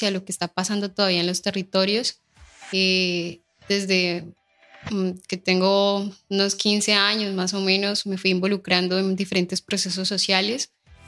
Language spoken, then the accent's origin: Spanish; Colombia; la historia que nos atraviesa, ¿no? Como colombianos y colombianas, yo creo.